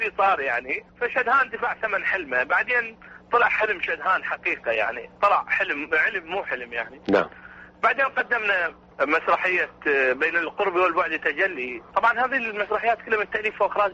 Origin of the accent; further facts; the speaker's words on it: Iraq; now in Michigan, United States; انا ظلمت بالخارج وانت ظلمت بالداخل فاحنا الظلم الواقع علينا ظلم واحد كعراقيين كوطن كشعب